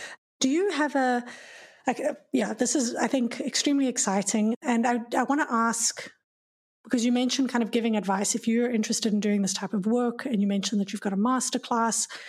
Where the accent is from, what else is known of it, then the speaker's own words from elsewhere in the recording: South Africa; growing up in South Africa, right, we know of elephants.